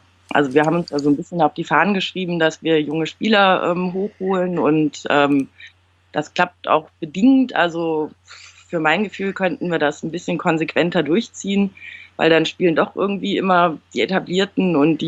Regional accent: Düsseldorf, North Rhine-Westphalia, Germany; Ich bin in Düsseldorf geboren und aufgewachsen

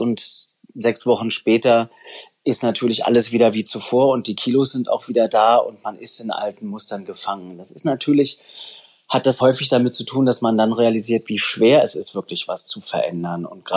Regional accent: Germany; born there; Ich bin in der DDR geboren, meine Eltern sind in der DDR groß geworden

